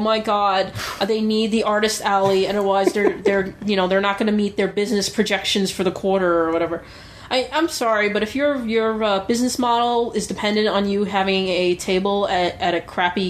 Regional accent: New York, United States; but as a New Yorker who lives with this 24-hour system, I can honestly say New Jersey Transit is actually pretty good.

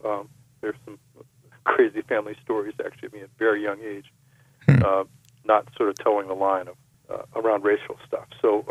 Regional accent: Alexandria, Virginia, United States; I grew up outside of Washington, D.C., right across the river in Alexandria, Virginia, in my, you know, sort of 10, 11, 12, up through college years.

